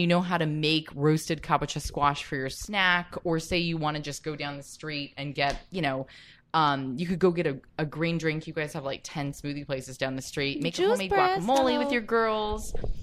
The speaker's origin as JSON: {"language": "English", "town": "San Diego", "region": "California", "country": "United States", "tie": "born or raised there", "said": "I am like Richard Lee's now moved to my hometown in San Diego."}